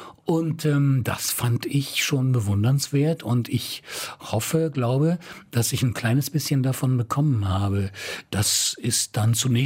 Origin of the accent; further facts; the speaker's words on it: Emden, Lower Saxony, Germany; also born or lived in Leer; Ich bin ja geboren in Emden. Emden ist eine unserer großen Hafenstädte. Also ich bin nicht auf dem Bauernhof groß geworden.